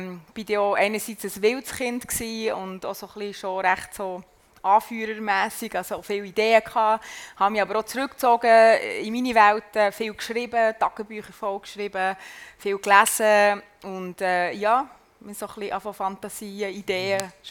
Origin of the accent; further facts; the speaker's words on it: Bern, Switzerland; Also wie man vielleicht gehört, ich bin von Bern. Bin in Bern aufgewachsen, eigentlich so gut bürgerliche Familie, Eltern reformiert und katholisch.